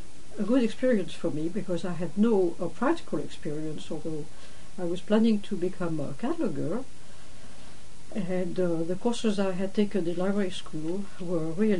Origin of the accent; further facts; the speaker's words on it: Nantes, Pays de la Loire, France; English is a second language; I was born and educated in Nantes, France, and I went to school and to university there